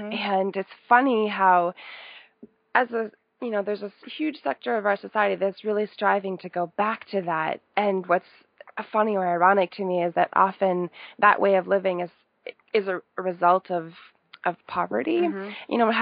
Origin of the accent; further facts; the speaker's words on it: Canada; I'm Canadian and I live in Canada